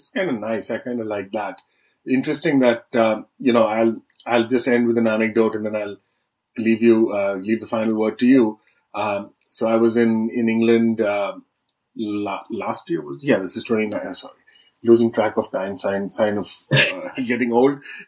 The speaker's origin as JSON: {"language": "English", "country": "India", "tie": "born or raised there", "said": "when I grew up in India"}